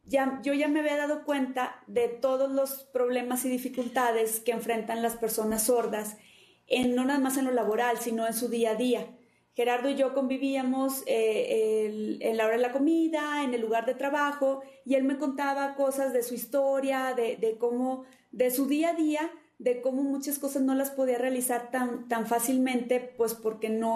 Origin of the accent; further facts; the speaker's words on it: Nuevo León, Mexico; yo vengo de Nuevo León, yo vivo en Monterrey, soy de Guadalajara, Nuevo León y, Nuevo León en México